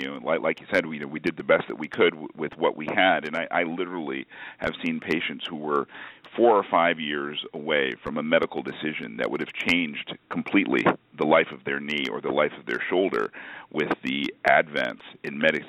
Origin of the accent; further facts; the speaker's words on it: Hartford, Connecticut, United States; I can remember, I grew up in Connecticut in Hartford, and we had a team called the Hartford Whalers.